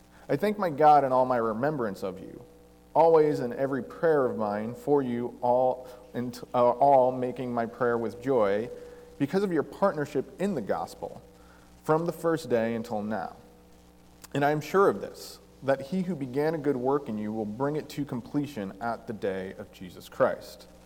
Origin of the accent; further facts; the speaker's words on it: New Jersey, United States; moved away as an adult; now in Milwaukee, United States; I am originally from New Jersey. About a little over 4 years ago, I moved to Milwaukee to serve at a church out there. So even though I'm a Jersey boy, the Midwest has won my heart over.